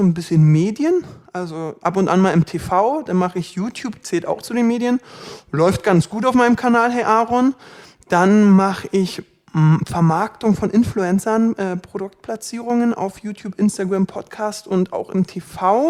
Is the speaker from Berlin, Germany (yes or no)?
yes; Berlin, Germany; Ich bin ursprünglicher Berliner.